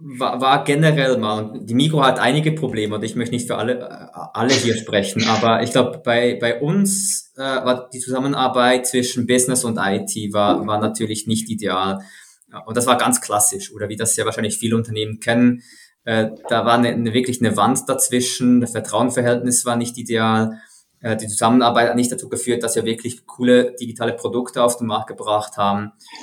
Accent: Switzerland; Ich bin aus der Schweiz, wie du schon gesagt hast.

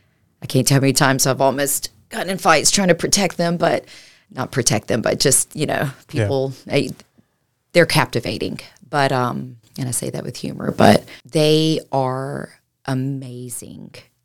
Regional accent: East Point, Georgia, United States; also born or lived in DeKalb; Well, born and raised in Georgia, young mom from a broken home, but Henry County, East Point, born in DeKalb, and just traveled all over Georgia

